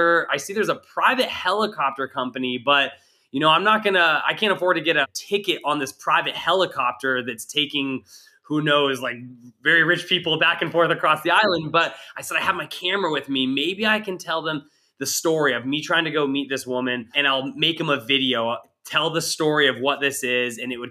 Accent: Montana, United States; So ultimately, we're both from Montana, but we didn't meet in Montana, which is kind of a rarity

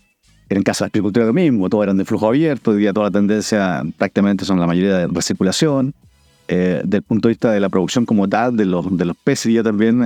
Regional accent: Valparaíso, Chile; yo soy oriundo de Valparaíso, nací allá, un buen porteño, guanderino.

